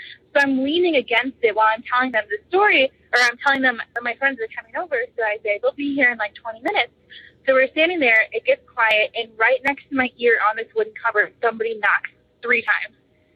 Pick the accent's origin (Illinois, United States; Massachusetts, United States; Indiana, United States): Illinois, United States; Chicago; I'm from Chicago, Illinois.